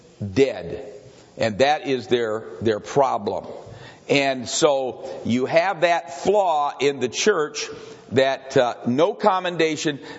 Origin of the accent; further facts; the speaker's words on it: Grand Rapids, Michigan, United States; I remember a Baptist preacher in Grand Rapids, where I was brought up in Grand Rapids, Michigan.